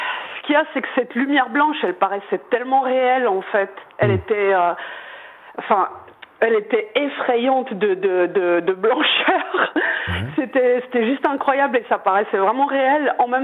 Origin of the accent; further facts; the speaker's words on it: Romania; moi je viens de Roumanie.